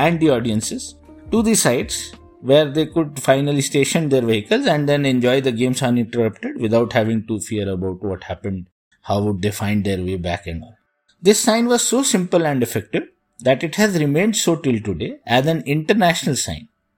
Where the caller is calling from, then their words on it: Pune, Maharashtra, India; here from Pune.